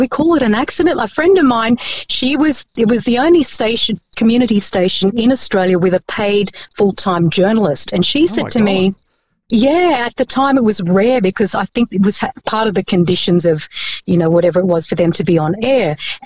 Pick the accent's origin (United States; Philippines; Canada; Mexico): Philippines; Spanish, part Chinese, but I wasn't born here. But people mistakenly think I was because of the way I speak. But yes, I came from the Philippines.